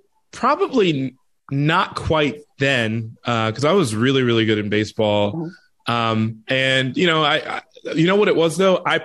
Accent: Chicago, Illinois, United States; So I'm from Chicago, which for a lot of people that becomes one of the first questions or things they ask me about

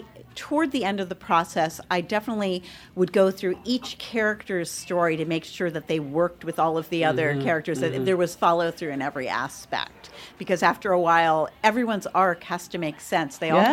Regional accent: Kensington, Maryland, United States; I grew up in Kensington. And Noyes Library, the children's library, is a favorite.

